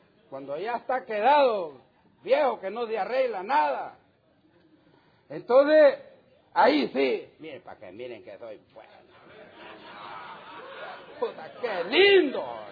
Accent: Honduras; Yo soy de Honduras, de un montarrón. Yo era campesino. Salí a la ciudad

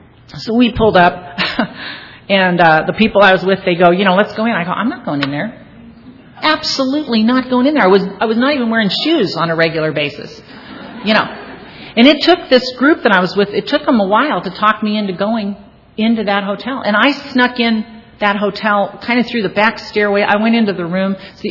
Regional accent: Venice, California, United States; Now, I grew up in Venice, and I had run away once to Culver City, which was 7 miles east.

